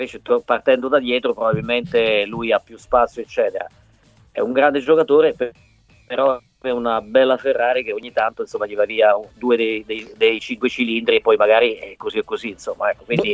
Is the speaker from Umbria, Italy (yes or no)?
yes; Perugia, Umbria, Italy; io sono perugino